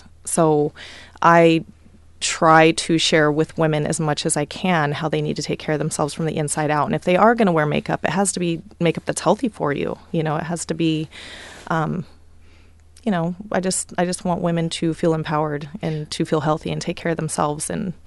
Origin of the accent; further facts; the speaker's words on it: Portland, Oregon, United States; also born or lived in Vancouver; I grew up in Vancouver, Portland, pretty much my whole life. I love the area. I love the Northwest.